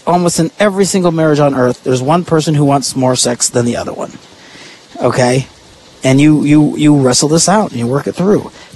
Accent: United States; Because I'm an American.

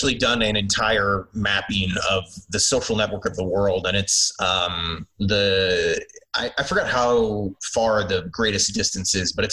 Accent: Illinois, United States; And, you know, my home state of Illinois has probably the most expansive version

